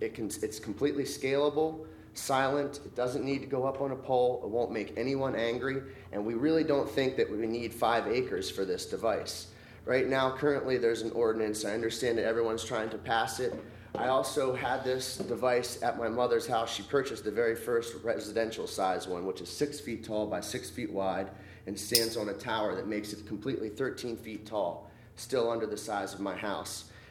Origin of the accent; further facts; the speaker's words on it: United States; But really, we're just trying to show that I was born and raised here in Sussex County. This is where we live now.